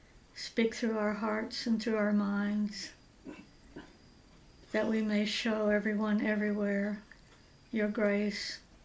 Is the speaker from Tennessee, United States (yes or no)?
yes; Memphis, Tennessee, United States; born there; accent: Southern; Well, I was born in Memphis, Tennessee, and I usually start out with that because you'll hear the South in my voice.